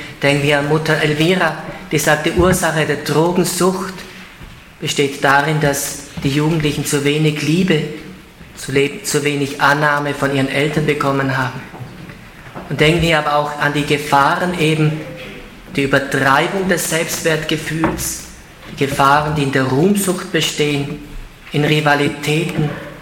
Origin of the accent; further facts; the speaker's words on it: Ulm, Baden-Württemberg, Germany; in Ulm, meiner Heimatstadt